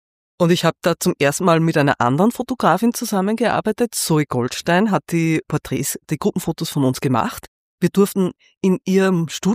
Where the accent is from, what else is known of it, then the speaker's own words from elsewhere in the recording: Austria; dass so viele Sachen, die dort gesetzt sind, die Frauen einschränken, bei uns in Österreich auch bis Mitte der 70er Jahre genau gleich waren.